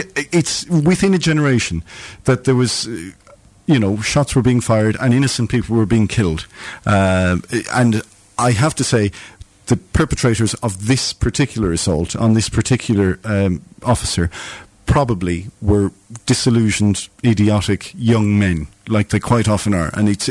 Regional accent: Ireland; born there; I'm not a practicing Catholic or anything like that. I was born in the Republic of Ireland

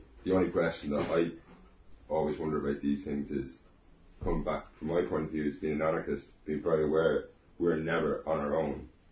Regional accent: Ireland; when I grew up in Ireland, I was born in 1981

